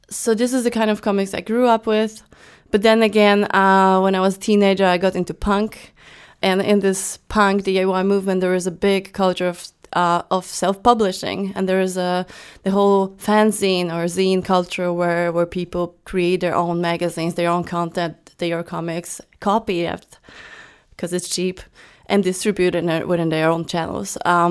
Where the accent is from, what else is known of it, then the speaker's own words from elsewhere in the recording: Warsaw, Masovian Voivodeship, Poland; now in Malmö, Sweden; I live in Malmö, Sweden, but I come from Poland. I was born in Warsaw.